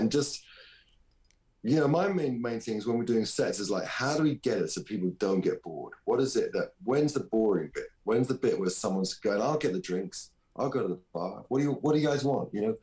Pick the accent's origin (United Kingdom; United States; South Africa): United Kingdom; England; I'm being so English